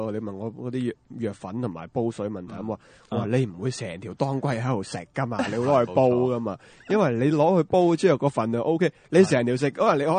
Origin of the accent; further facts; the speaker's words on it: Guangdong, China; 你我哋廣東人食飯又好